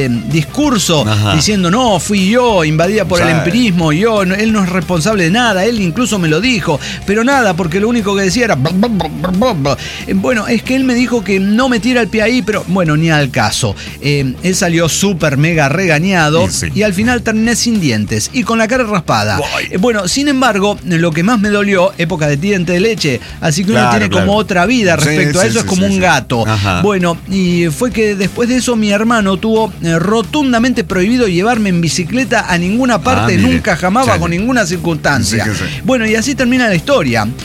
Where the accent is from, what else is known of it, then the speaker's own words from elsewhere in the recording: Torreón, Coahuila, Mexico; Y yo empecé, soy de Torreón, soy de Torreón.